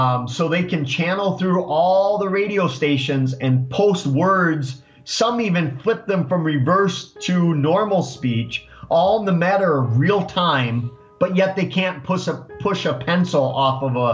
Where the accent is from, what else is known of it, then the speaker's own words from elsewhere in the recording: Eau Claire, Wisconsin, United States; It's not too far from my hometown of Eau Claire, Wisconsin.